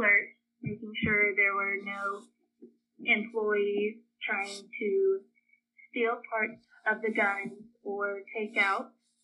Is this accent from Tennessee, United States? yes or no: yes; Franklin, Tennessee, United States; born there; Well, I was born in Franklin, Tennessee.